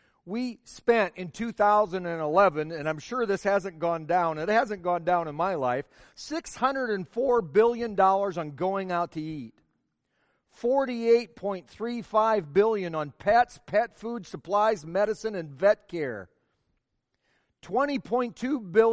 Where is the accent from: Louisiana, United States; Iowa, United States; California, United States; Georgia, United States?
Iowa, United States; I'll proudly admit that I'm from Iowa or whatever